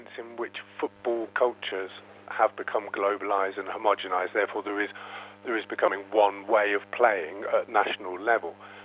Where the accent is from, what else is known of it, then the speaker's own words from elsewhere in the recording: Bristol, South West England, United Kingdom; now in Quito, Ecuador; which put anything in my hometown of Bristol to shame, really.